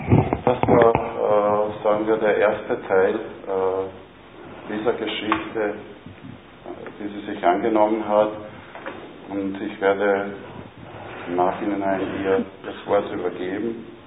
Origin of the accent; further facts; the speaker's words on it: Bosnia & Herzegovina; now in Austria; Ich komme selbst aus Bosnien, bin relativ lange schon in Österreich.